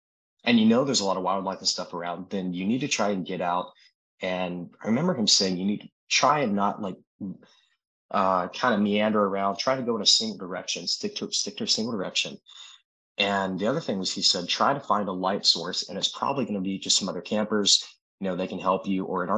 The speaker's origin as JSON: {"language": "English", "town": "Sparta", "region": "Georgia", "country": "United States", "said": "I'm from South Georgia, a tiny town called Sparta. And why I don't have an accent, I have no idea."}